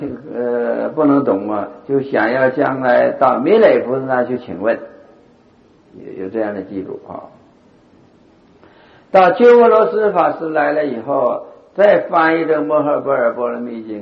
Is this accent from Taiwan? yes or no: no; China; 就是契合我们中国人的胃口